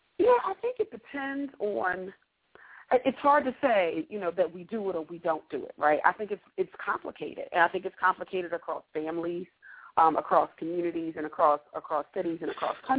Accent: Philadelphia, Pennsylvania, United States; I'm from Philadelphia. We both went away to college, both went to historically black colleges.

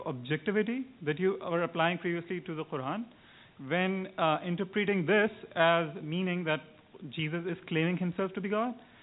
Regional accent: Pakistan; I'm from Pakistan.

